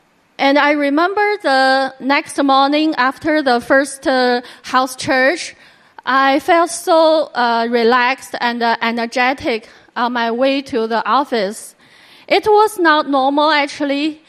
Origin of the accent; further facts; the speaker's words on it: Beijing, China; moved away as an adult; now in Hong Kong, China; I come from Beijing 20 years ago for studies in Hong Kong.